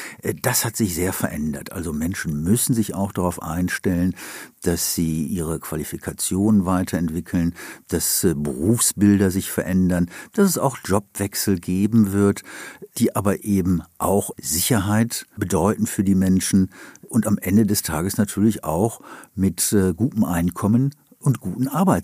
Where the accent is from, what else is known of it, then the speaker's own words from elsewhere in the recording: Wuppertal, North Rhine-Westphalia, Germany; Bergisches Land, das ist nicht das Ruhrgebiet, Wuppertal, meine Heimatstadt.